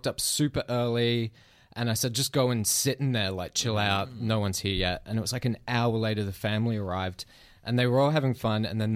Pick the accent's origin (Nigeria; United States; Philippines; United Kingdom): Philippines; also born or lived in Australia; No, I grew up in the Philippines and so I was playing with rabid dogs like pretty much every day.